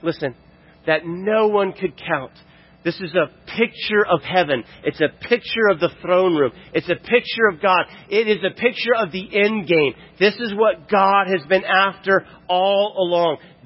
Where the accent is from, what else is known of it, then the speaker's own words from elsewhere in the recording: Florida, United States; I'm from Florida. We go to Florida just about every year to see family and friends.